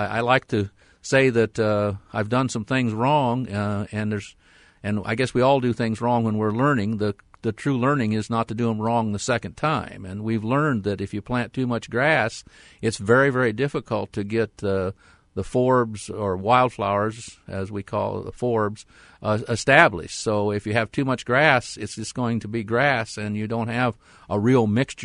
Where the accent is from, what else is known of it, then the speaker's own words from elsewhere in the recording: Iowa, United States; I grew up in Iowa, but I'd never knowingly seen a prairie remnant. And knowing the part of the state that I'm from, there probably wasn't one there in extreme southeast Iowa.